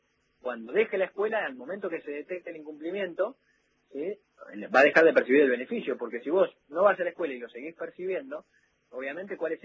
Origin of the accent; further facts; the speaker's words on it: Argentina; No es el Estado, somos todos los argentinos.